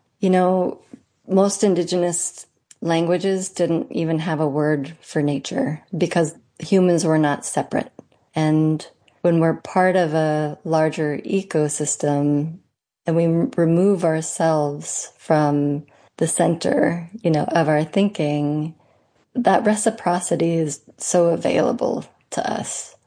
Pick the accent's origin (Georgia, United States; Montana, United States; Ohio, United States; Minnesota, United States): Montana, United States; now in New York, United States; You know, growing up in Montana, there was very little change throughout them. And when I first moved to New York, I always look forward to fall.